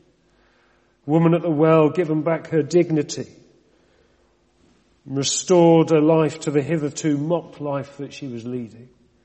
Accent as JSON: {"language": "English", "town": "Reading", "region": "South East England", "country": "United Kingdom", "tie": "born or raised there", "said": "as I was a young lad growing up in Reading, that's where we used to live at that time"}